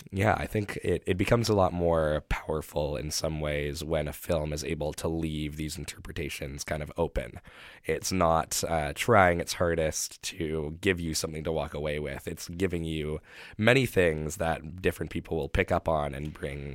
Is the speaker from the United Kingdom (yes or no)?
no; Canada; as a Canadian